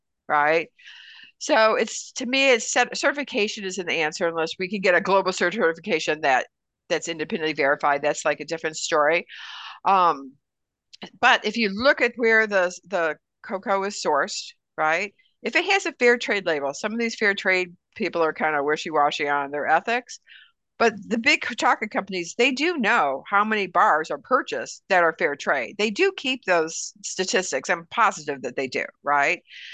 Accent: California, United States; Sorry, I keep calling patrol because I'm from California.

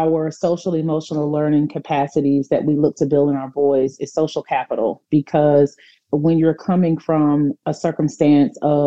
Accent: Atlanta, Georgia, United States; oh, Coach CJ is from Bankhead, like I'm from Bankhead

